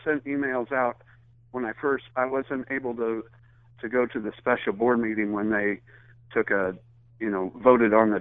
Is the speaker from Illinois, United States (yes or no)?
yes; Gifford, Illinois, United States; Well, I'm from Gifford, and we've had quite a crisis here